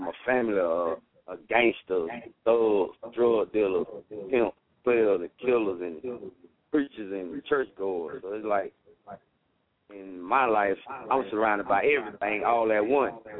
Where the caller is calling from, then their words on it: Apopka, Florida, United States; I'm calling from Apopka, Florida.